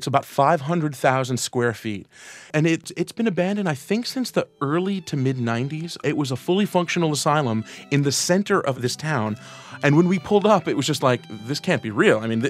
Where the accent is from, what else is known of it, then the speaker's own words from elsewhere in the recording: New York, United States; I'm a New Yorker my whole life.